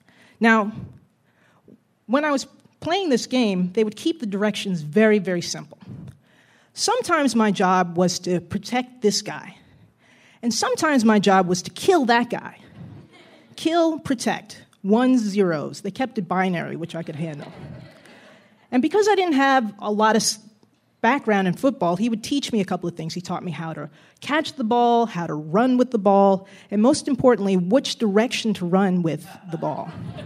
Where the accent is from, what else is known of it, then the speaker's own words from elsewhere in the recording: Jersey City, New Jersey, United States; And growing up in Jersey City in the 70s, we didn't get to play outside much.